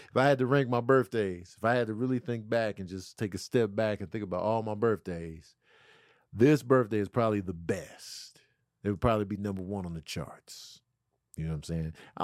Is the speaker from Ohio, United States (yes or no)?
no; Chicago, Illinois, United States; So, you know, growing up in Chicago's big segregation. So this introduced me to a whole nother culture I had no idea about. Like growing up in Chicago, it was mainly black and white. We lived on the black side of town.